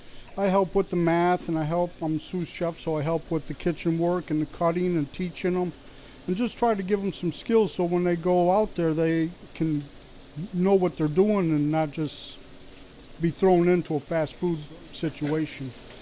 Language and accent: English; Michigan, United States; I'm from Lapeer County